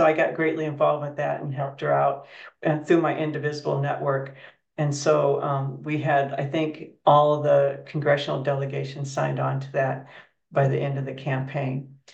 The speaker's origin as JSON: {"language": "English", "region": "Illinois", "country": "United States", "tie": "born or raised there", "also_born_or_lived": "Colorado", "moved": "yes", "lives_now": "Massachusetts, United States", "said": "So I grew up in Illinois. I always liked animals. Then I lived in Colorado for a long time. Then I moved to Massachusetts."}